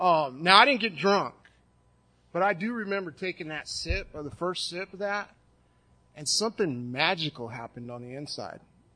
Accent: Austin, Texas, United States; growing up in Austin was a lot different in the 80s, especially back when the drinking age was 18.

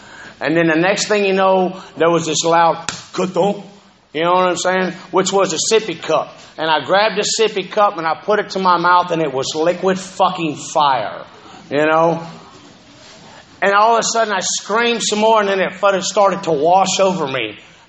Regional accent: Houston, Texas, United States; born there; And so I was born in Houston, 69.

